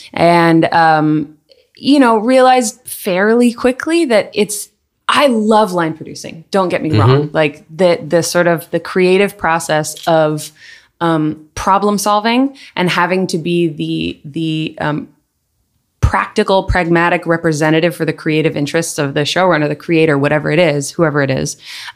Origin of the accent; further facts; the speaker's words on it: New Jersey, United States; also born or lived in Manhattan; I can't claim it. I'm a Jersey girl. Yes.